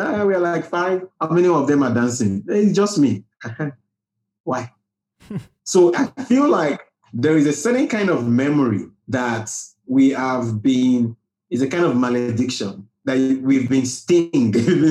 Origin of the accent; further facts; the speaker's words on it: Lagos, Nigeria; because we grew up in Lagos. Everything is already cosmopolitan from the beginning.